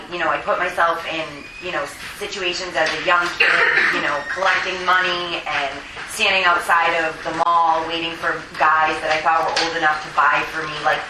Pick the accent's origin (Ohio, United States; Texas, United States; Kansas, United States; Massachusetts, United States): Massachusetts, United States; Boston; So I'm from Boston, Massachusetts, and I started, you know, drinking at a relatively young age.